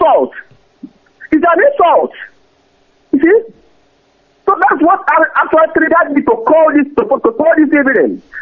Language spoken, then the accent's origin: English; Oji River, Enugu State, Nigeria; I'm from Enugu, in Oji River. I mean, I'm from Oji River in Enugu, but precise.